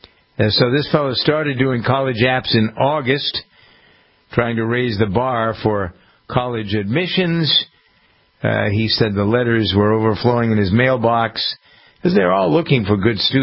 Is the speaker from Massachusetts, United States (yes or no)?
yes; Framingham, Massachusetts, United States; So the DEA says that you can bring these Valletta communities like my hometown of Framingham.